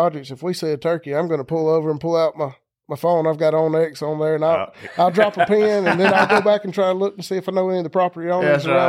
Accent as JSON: {"language": "English", "town": "Gordo", "region": "Alabama", "country": "United States", "tie": "born or raised there", "said": "Well, I'm from West Alabama, over less than an hour drive from here, over in Pickens County. I grew up in a little town of Gordo."}